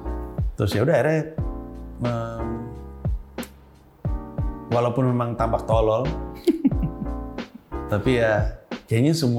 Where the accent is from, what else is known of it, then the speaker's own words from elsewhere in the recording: Indonesia; Gue waktu itu pernah open mic dan gue selalu bilang gue datang di Indonesia.